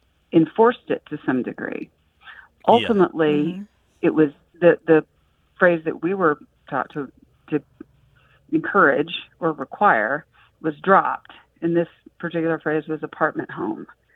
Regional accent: the South, United States; The funny thing is, I'm originally from the South, and we don't mind a long string of prepositions.

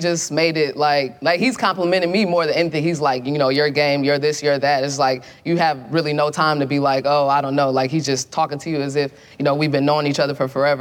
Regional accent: Nigeria; like, you know, especially as a Nigerian, like, my parents were just, like, school.

